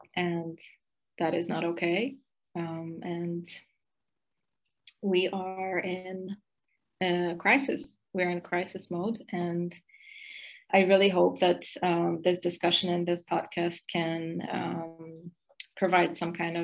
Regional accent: Hungary; And I'm also from Hungary.

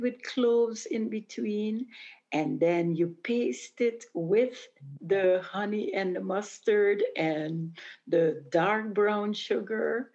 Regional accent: Aruba; Yeah, I'm from Aruba, and we are very inclined to hold on to tradition.

